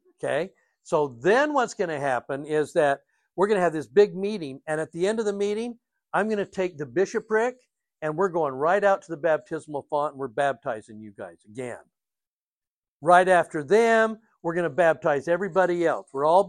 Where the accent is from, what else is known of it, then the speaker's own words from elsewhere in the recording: Layton, Utah, United States; we've always known growing up in Layton that we were better than Bountiful Centerville.